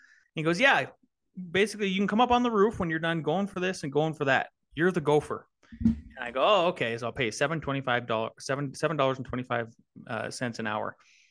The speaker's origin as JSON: {"language": "English", "region": "North Dakota", "country": "United States", "tie": "born or raised there", "said": "growing up in Northwest North Dakota in a town of only 500 people. I went through one school."}